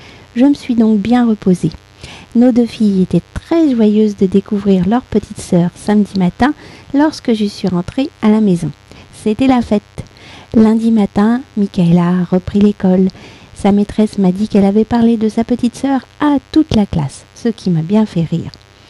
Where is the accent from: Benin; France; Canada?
France; je suis française, j'habite près de Paris